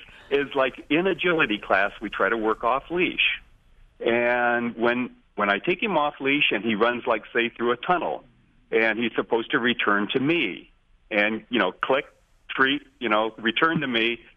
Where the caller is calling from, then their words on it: Anchorage, Alaska, United States; from Anchorage.